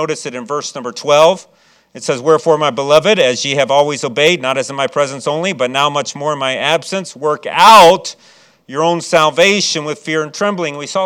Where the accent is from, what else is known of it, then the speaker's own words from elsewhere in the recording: Chicago, Illinois, United States; now in South Carolina, United States; I'm from Chicago, and I still haven't got used to the weather. I've been here 19 years now, and I still think, boy, you know, it'd be nice to be in Chicago where they get hot weather